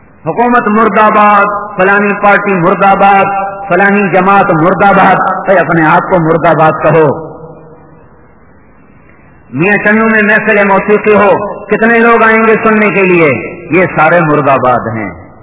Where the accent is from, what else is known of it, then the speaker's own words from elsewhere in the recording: Tulamba, Punjab, Pakistan; چلو میرا اپنا شہر لے لو, تلمبے میں بنائی جائے گی